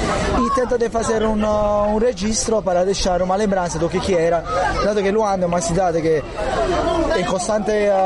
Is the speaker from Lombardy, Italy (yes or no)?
no; Naples, Campania, Italy; Portuguese is a second language; now in Portugal; Eu sou italiano, numa cidade do sul, Napoli. Somos assim, um bocado particular. Tem os seus problemas. Eu, em particular, venho de um bairro que se chama Quartieri Spagnoli, que é um dos mais populares e antigos